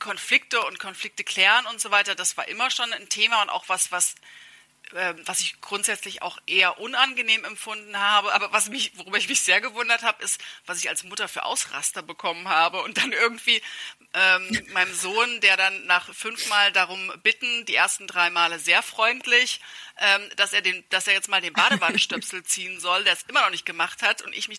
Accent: Germany; accent: German; ich erlaube mir mit meinem deutschen Akzent im Englischen auf die Bühne zu gehen

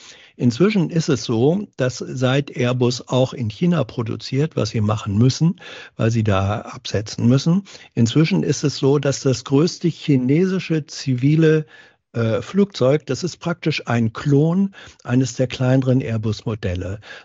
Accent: Hanover, Lower Saxony, Germany; Meine Heimatstadt ist Hannover.

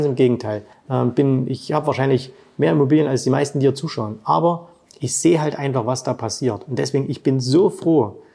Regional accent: Saxony, Germany; in meinem Heimatbundesland Sachsen

